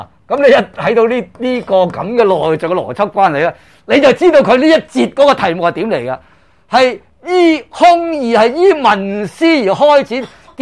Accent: China; 我们中国人很多部分都搞错了的

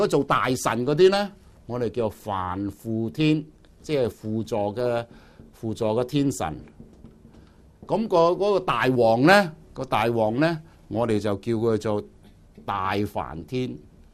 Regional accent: Guangdong, China; 我哋廣東人咧俗話即係玉皇大帝啊

